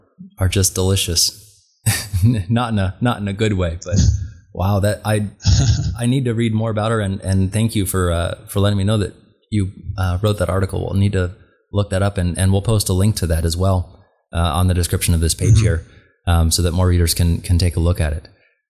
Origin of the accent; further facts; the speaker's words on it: Kansas, United States; I mean, on a personal note, you know, growing up in Kansas